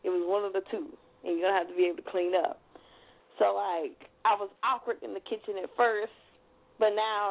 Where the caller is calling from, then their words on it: Nashville, Tennessee, United States; I'm calling from Nashville.